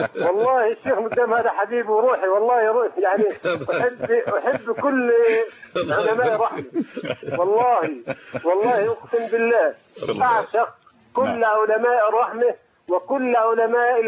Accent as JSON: {"language": "Arabic", "country": "Egypt", "moved": "yes", "lives_now": "Jordan", "said": "انا مسافر من مصر 28/11/87."}